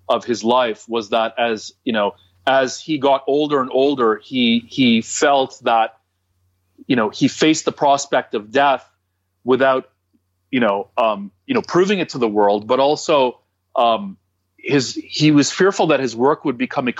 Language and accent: English; Toronto, Ontario, Canada; I'm from Toronto. It's like 10 times the distance for me to go there.